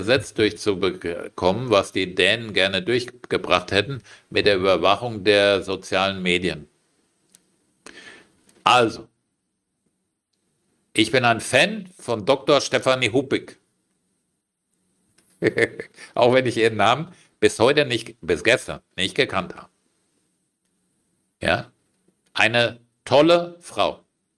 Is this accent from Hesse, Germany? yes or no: yes; Frankfurt, Hesse, Germany; aus Frankfurt, das ist meine Heimatstadt.